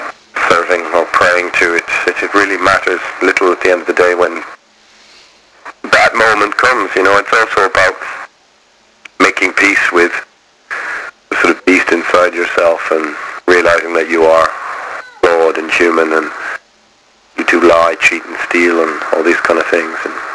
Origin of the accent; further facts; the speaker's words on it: Dublin, Leinster, Ireland; Well, we came from Dublin, it's more or less the same thing.